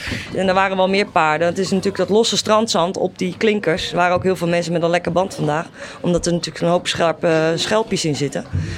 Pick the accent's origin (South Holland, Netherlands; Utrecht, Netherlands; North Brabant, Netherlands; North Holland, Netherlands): South Holland, Netherlands; Scheveningen; Ik kom ook uit Scheveningen.